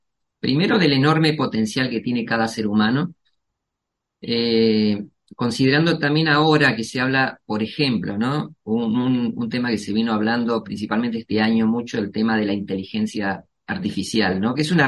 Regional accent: Paraná, Entre Ríos, Argentina; Yo soy de Entre Ríos, soy de la zona de Paraná.

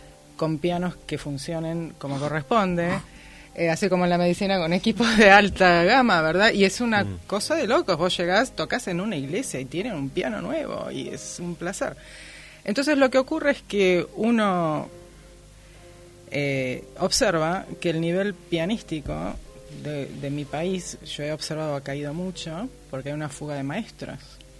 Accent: Argentina; Claro, pero lo que nos ocurre en la Argentina es que hay una fuga de cerebros.

